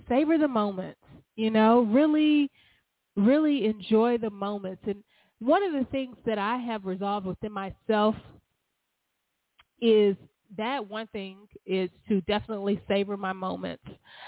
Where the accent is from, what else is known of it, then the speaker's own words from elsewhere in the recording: Alabama, United States; I'm from Alabama, so I get the whole Tuskegee, you know, experiment and all of that.